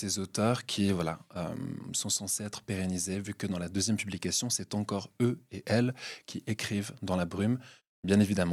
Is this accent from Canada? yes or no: no; Geneva, Switzerland; also born or lived in Paris, France; je viens de Genève, donc je suis extra-cantonal. Je suis un Valaisan adopté pendant 10 mois. J'ai fait mes études à Paris